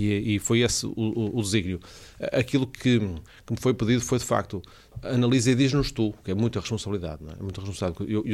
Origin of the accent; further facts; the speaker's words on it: Norte, Portugal; estávamos a transformar-nos numa confecção que tantas temos lá no Val do Ave, de onde eu venho, não é?